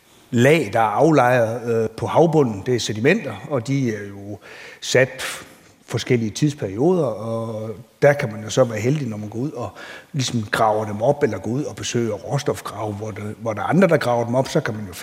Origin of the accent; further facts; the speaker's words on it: Mors, North Denmark Region, Denmark; Nu kommer jeg jo fra Moliet af, op på Mors og i Limfjordsområdet, hvor det ligesom har været meget, meget dårlige bundforhold.